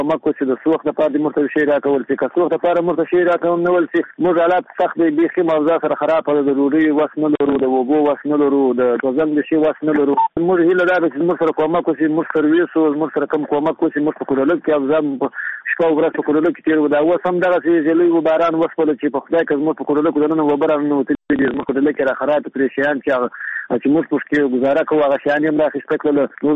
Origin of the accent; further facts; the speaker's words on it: Afghanistan; موږ د افغانستان یو